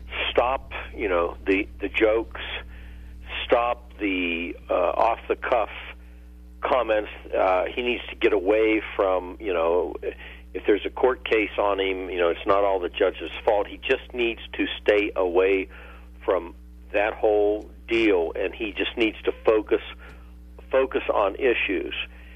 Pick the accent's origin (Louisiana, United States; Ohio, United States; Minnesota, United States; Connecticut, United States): Ohio, United States; If you look at the state of Ohio, Hillary Clinton in my home state